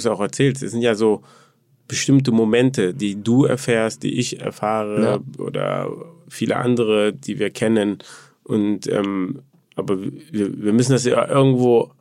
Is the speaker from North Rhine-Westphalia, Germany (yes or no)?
yes; Cologne, North Rhine-Westphalia, Germany; Ich bin auch in Köln groß geworden, in so einem Ghetto-Bereich, Hochhaus, viele Ausländer.